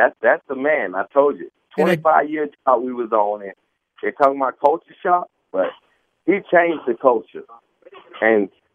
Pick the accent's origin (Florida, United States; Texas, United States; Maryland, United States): Florida, United States; also born or lived in Cuba; You know he's going to give me a Cuban because I'm from Florida and Cuba.